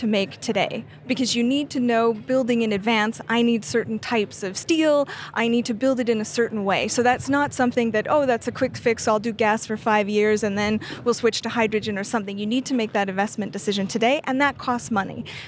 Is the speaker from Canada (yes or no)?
yes; Canada; And so, you know, I'm Canadian.